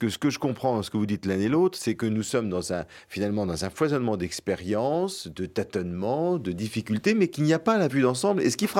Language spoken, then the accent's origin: French; France; de la manière dont, chez nous en France, je crois, je parle sous votre contrôle